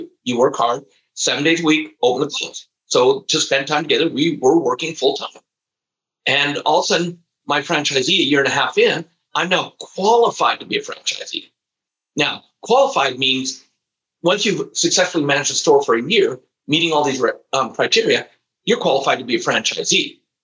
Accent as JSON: {"language": "English", "region": "British Columbia", "country": "Canada", "tie": "born there", "also_born_or_lived": "Alberta", "said": "And also I live in Canada. We moved from British Columbia, where I was born, to Alberta."}